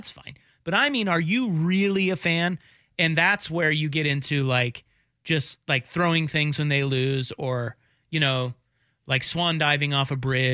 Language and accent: English; New York, United States; also born or lived in Los Angeles; I spent a lot of time in LA after growing up in New York.